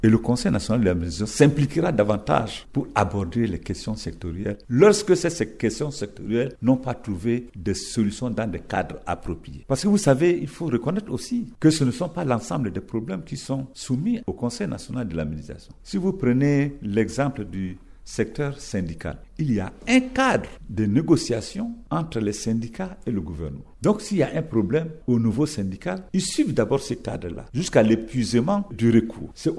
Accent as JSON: {"language": "French", "country": "Central African Republic", "said": "Oui, en tant que Centrafricain, avant de venir, nous savons les préoccupations de notre pays"}